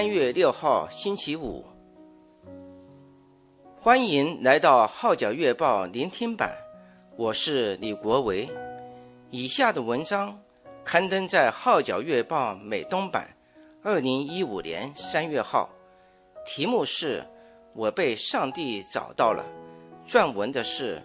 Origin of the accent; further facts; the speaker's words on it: North China, China; 他出生成长在南方大城市，我来自北方农村